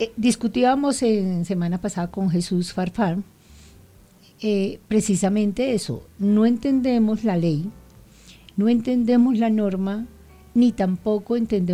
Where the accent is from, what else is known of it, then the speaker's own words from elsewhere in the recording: Colombia; mi deber ni mi responsabilidad como ciudadano, como colombiano